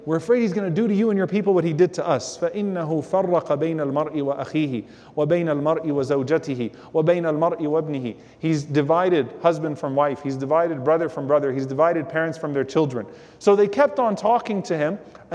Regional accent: New Orleans, Louisiana, United States; I'm from New Orleans.

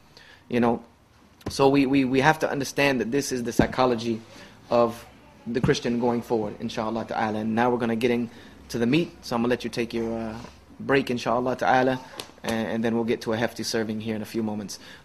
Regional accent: Greenville, South Carolina, United States; Jones University, which is conservative. It's a very conservative, right-wing, prominent school in my hometown. It's known worldwide.

